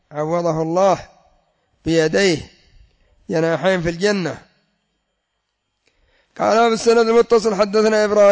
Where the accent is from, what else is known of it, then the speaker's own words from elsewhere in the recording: Az-Za'akira, Yemen; وإلا قريتنا التي هي الزعاكرة كانت تحيط بها سبع غيول،